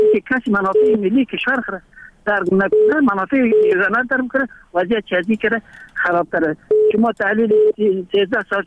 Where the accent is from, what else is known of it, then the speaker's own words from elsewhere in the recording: Afghanistan; کلی ما افغان هستیم